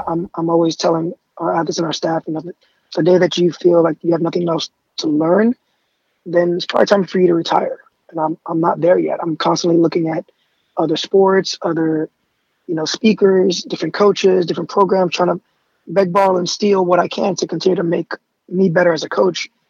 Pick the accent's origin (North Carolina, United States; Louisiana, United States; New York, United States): New York, United States; New York City; And for me, growing up in the Bronx and having, a single mom and divorced parents and, addictions in my family